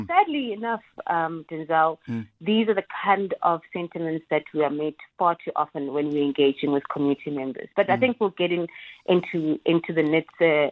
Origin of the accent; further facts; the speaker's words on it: South Africa; I am a South African as well, living in the same country as you are and all your listeners.